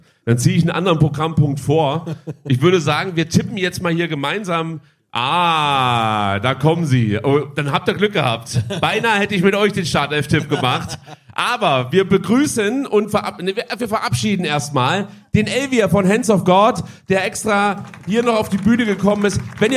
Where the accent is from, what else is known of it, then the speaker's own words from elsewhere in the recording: Baden-Württemberg, Germany; also auch als Schwabe